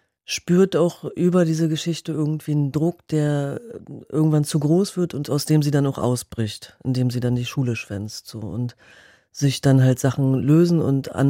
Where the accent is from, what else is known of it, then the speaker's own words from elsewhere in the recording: Berlin, Germany; Ich bin selber auch direkt an der Mauer aufgewachsen